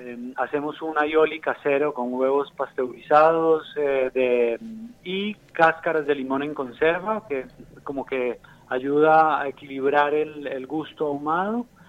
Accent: Nariño, Colombia; accent: Colombian; Sí, traemos el café especialmente de mi tierra, que es en el sur de Colombia, en Nariño.

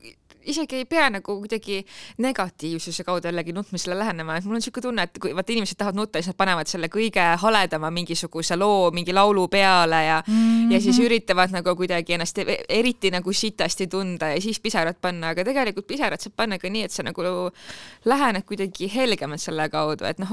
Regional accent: Jõgeva, Jõgeva County, Estonia; ega ma ei kasvanud ka mitte siin, no ma kasvasin Jugeval kuskil kuredi kängida

